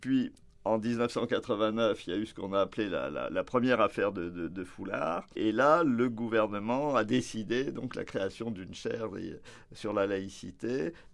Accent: Nouvelle-Aquitaine, France; Je suis originaire du Limousin

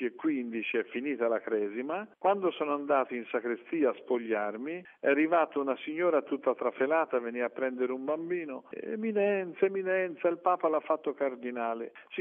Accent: Florence, Tuscany, Italy; perché io vengo da Firenze

